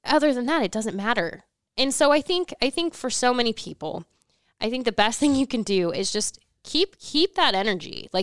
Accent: Nebraska, United States; I grew up in Nebraska. I have cheered for the Huskers.

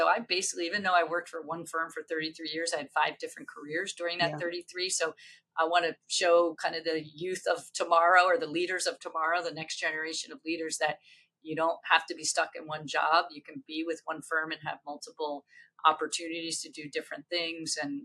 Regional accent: Philadelphia, Pennsylvania, United States; he's a Philly guy and I was from Philly

